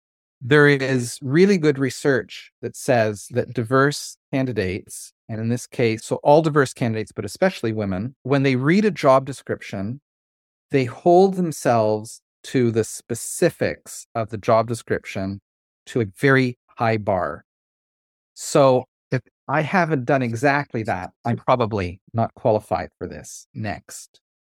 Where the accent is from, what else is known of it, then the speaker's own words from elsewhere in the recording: Canada; also born or lived in Taiwan; I'm from Canada. I worked in Taiwan.